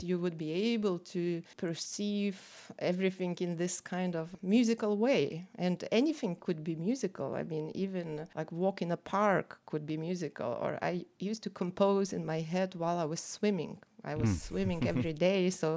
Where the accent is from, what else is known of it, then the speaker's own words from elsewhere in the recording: Lithuania; And because I'm originally from Lithuania, so it's very close to home.